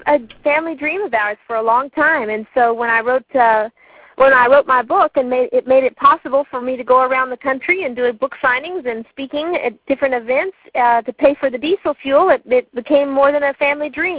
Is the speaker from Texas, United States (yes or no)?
yes; Texas, United States; they knew that I was from Texas.